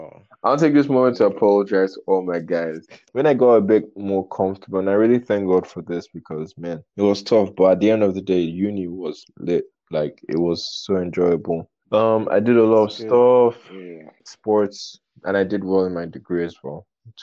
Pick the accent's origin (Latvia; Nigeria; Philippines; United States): Nigeria; So background, I'm Nigerian and I've only been to the UK once.